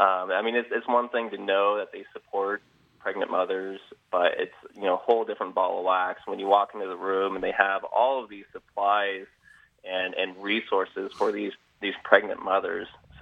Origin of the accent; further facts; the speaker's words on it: Sacramento, California, United States; we're all from Sacramento